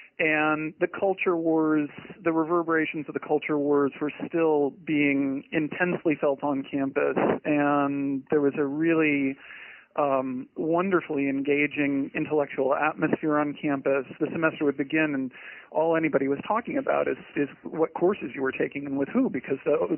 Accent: Portland, Maine, United States; Well, I grew up just outside of Portland, Maine, which is a gorgeous place to live

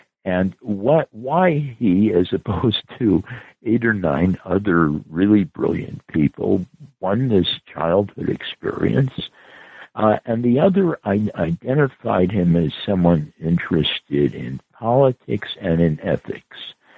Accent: Los Angeles, California, United States; also born or lived in Cleveland, Ohio; My parents then went from Cleveland to Los Angeles, and I basically grew up in Los Angeles

